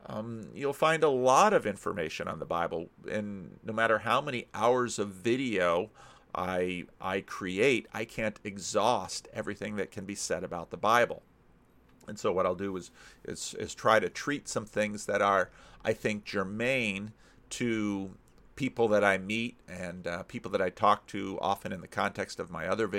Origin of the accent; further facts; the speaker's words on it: New Jersey, United States; When I was growing up in the East Coast of the United States, whenever there was a snowfall in New Jersey, we would all get out there and shovel each other's yards.